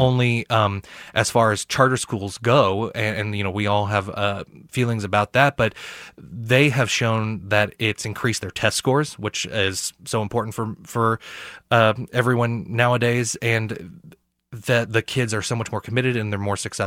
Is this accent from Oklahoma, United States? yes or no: no; Missouri, United States; I'm from Southwest Missouri. That's why I say Missouri.